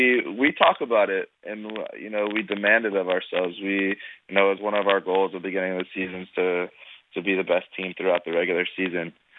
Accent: United States; now in Toronto, Canada; Well, listen, I'm an American. Before I came to Toronto, I knew nothing about Canada, nothing about Toronto.

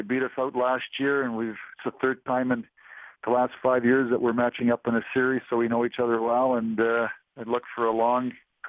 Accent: Canada; Yeah, I mean, we're all Canadian kids, you know, growing up to the opportunity to be in the NHL and just play.

